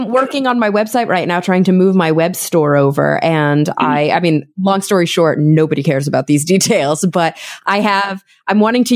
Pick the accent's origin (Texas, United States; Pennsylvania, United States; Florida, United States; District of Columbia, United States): Texas, United States; now in Los Angeles, United States; I'm from Texas. I live now in Los Angeles. I lived in New York City for about a year.